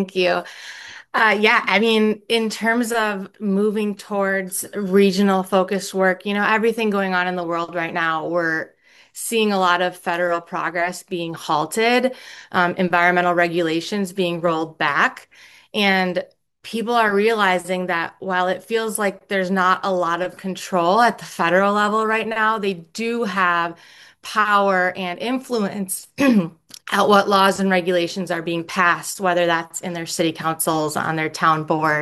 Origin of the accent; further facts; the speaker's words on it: Midwest, United States; now in Charleston, United States; I was born and raised in the Midwest, now live in right outside of Charleston, South Carolina.